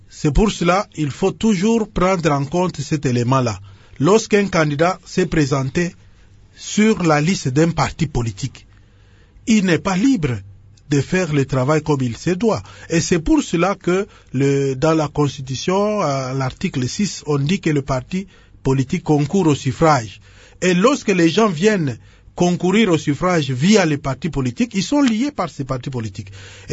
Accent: DR Congo; nous ne pouvons pas, ici, chez nous, au Congo, parler de démocratie sans regarder ce qui se passe ailleurs

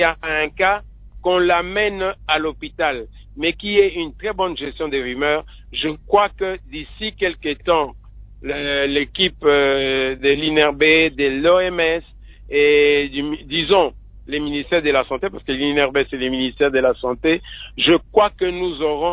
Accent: DR Congo; Vous savez, nous sommes Africains, nous sommes Congolais.

